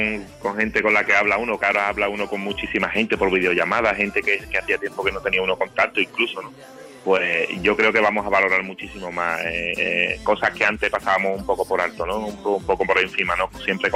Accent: Spain; Mira, yo creo que hoy como muchísimos españoles

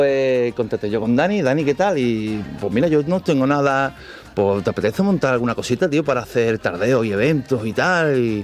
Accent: Cádiz, Andalusia, Spain; now in Barcelona, Spain; yo trabajo aquí en Barcelona, yo soy de Cádiz, lo primero, ¿vale?

